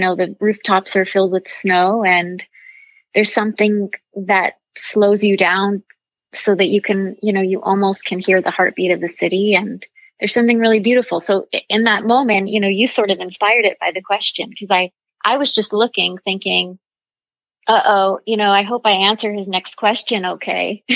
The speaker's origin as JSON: {"language": "English", "region": "New York", "country": "United States", "lives_now": "New York City, United States", "said": "I am. I'm from the Hudson Valley region of New York, but have lived in the city, you know, 20 years plus. And my family is, my family came here from Italy and situated in New York City."}